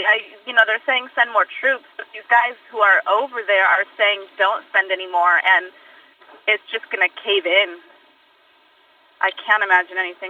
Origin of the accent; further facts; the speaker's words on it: San Pedro, California, United States; I'm from San Pedro, California.